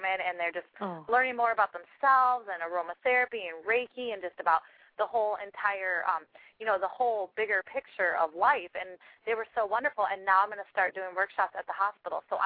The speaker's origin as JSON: {"language": "English", "town": "Hersey", "region": "Michigan", "country": "United States", "said": "I'm from Hersey on the map, people."}